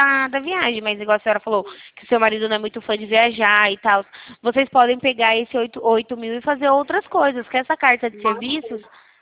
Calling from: Sumaré, São Paulo, Brazil; Eu falo aqui de Sumaré.

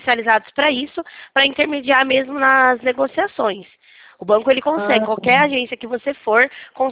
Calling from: Limeira, São Paulo, Brazil; Limeira, São Paulo.

